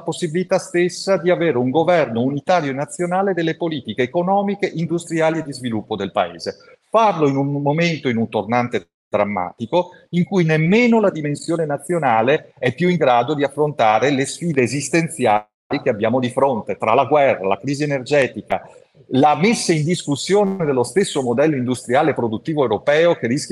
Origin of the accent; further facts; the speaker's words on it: Veneto, Italy; io vengo dal Veneto, non esiste un solo bar dello sport in Veneto in questo momento